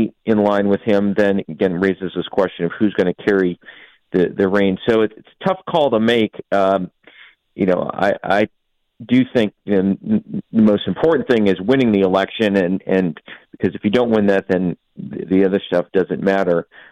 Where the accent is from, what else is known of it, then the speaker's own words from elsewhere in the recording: Ohio, United States; and I'm actually from Ohio originally